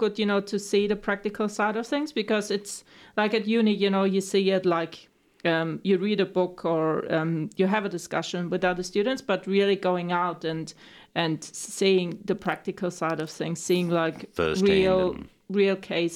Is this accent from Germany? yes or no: yes; Bavaria, Germany; So I'm originally from Germany, from Bavaria, right at the, you know, mountains.